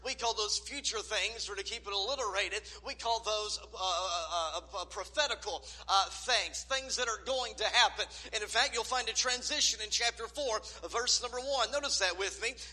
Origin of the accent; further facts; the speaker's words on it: Texas, United States; now in Rogers, United States; Well, we currently live in Rogers, Arkansas. We're center of the Gospelite Baptist Church. I was raised here in Texas.